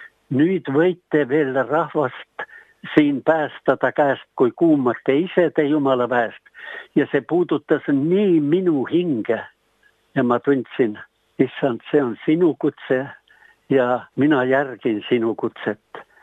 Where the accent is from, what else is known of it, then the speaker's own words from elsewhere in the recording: Ridala, Lääne County, Estonia; Ma olen pärit Ridalast ja minu vanemad olid usklikud inimesed, kuulusid Ridala kogudusse